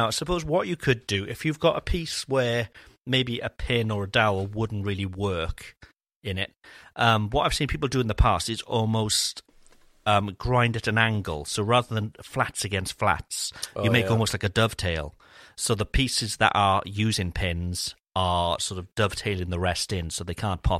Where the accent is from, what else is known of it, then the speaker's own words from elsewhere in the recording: Austria; But I'm from Austria, not the one with the kangaroos. And my name is very German